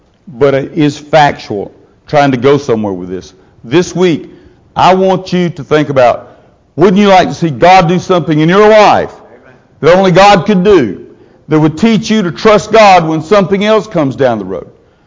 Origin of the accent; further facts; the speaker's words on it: Arkansas, United States; It's a lot closer than 1967. I know, I'm from Arkansas, but that was smart, wasn't it?